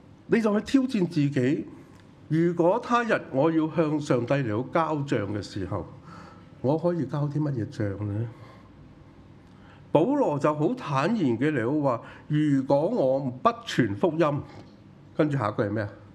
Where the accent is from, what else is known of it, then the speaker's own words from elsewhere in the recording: Hong Kong; 我很記得我小的時候住在屋村的人的關係很好的